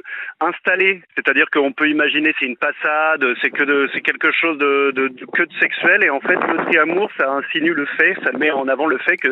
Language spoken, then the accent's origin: French; Paris, Île-de-France, France; Là, je vous parle de Bourgogne, mais je suis parisien, j'ai 32 ans.